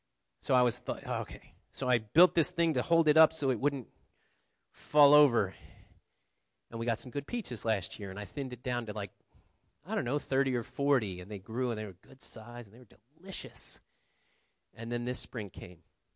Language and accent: English; Midwest, United States; I grew up in the Midwest where we had fruit trees.